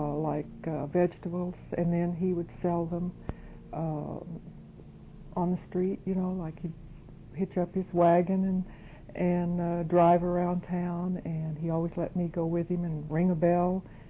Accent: Lena, Oklahoma, United States; born there; I was born in Lena, Oklahoma. It's spelled L-E-N-N-A, Lena, Oklahoma. July 13th, 1922.

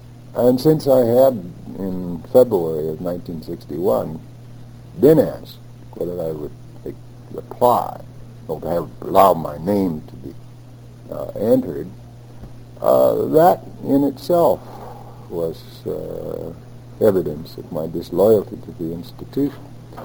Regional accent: Lindsborg, Kansas, United States; I was born in Kansas City and obviously many years ago, 1913, lived in and around a Swedish community in Kansas, the Swedish community is Lindsborg, where I attended high school and graduated.

